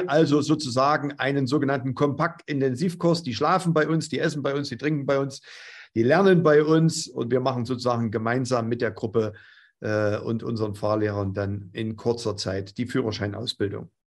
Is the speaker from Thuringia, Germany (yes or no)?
yes; Gera, Thuringia, Germany; Und es ist nicht ganz richtig, dass ich aus Gera kommen kann, sondern ich komme aus dem Fischerdorf. Und das ist mitten im Stadtzentrum von Gera.